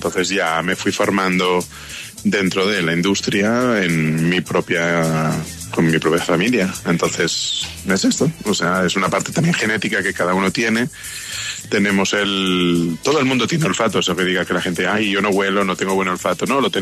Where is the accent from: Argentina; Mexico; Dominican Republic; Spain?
Spain; Barcelona, Catalonia; Yo soy de Barcelona, de España, aunque, bueno, siempre he estado muy ligado, o sea, ligado a Colombia. Llevo 20 años viniendo y me encanta.